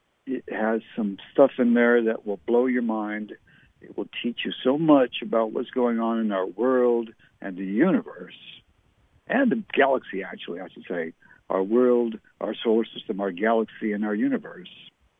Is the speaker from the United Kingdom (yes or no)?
no; Canada; born there; My parents were English. I was born in Canada, so I never did learn to speak like they did, you see. Yes, I have an English accent.